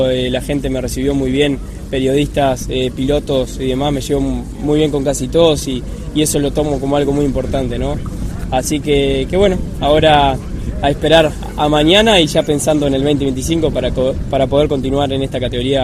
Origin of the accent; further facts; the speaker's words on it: Uruguay; now in Argentina; Siendo uruguayo, como comentaba recién